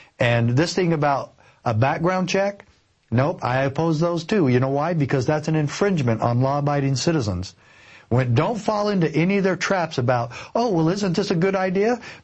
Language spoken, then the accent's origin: English; Texas, United States; I'm a law-abiding citizen and I'm a Texan.